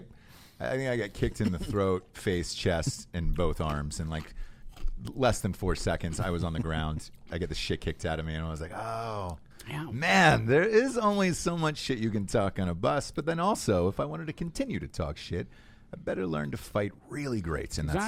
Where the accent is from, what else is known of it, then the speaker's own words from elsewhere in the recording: Georgia, United States; I grew up in Georgia